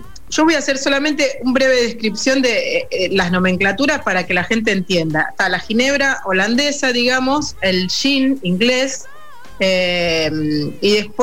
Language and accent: Spanish; Rosario, Santa Fe, Argentina; yo soy rosarina, me reconozco como parte de esta Santa Fe